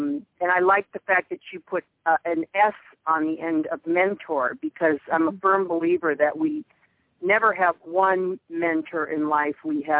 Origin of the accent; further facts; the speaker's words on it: Pasadena, California, United States; I grew up in Los Angeles, in Pasadena, California.